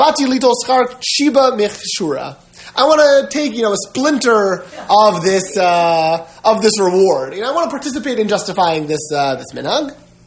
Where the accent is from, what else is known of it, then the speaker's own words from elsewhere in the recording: New York, United States; I don't recall that I've seen it growing up in New York, but I could be wrong.